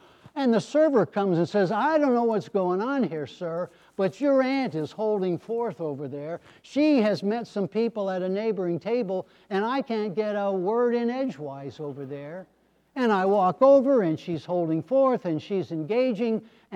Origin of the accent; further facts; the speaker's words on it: Pennsylvania, United States; I grew up in the Poconos. I have family there.